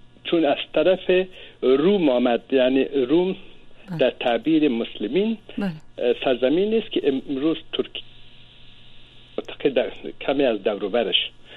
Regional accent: Afghanistan; accent: Dari; اینا بیشتر از لهجه ما، لهجه دری رفته

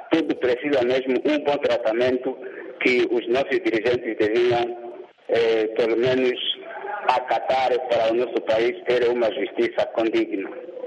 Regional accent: Luanda, Angola; eu amo a minha pátria Angola, a minha terra Angola.

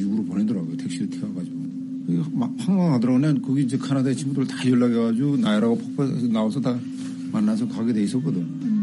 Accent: North Korea; moved away; 그러니까 우리 탈북자들이 우리 북경 와서

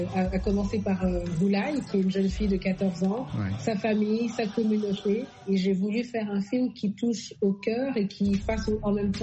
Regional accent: France; now in Paris, France; Moi, j'habite à Paris, j'ai grandi en France.

